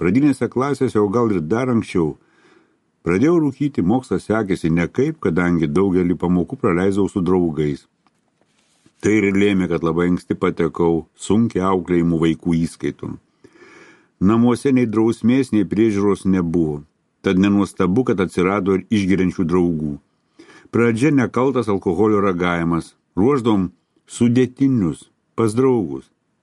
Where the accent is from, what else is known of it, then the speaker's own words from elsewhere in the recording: Kaunas, Kaunas County, Lithuania; Gimiau ir augau Kaune, Šančiuose.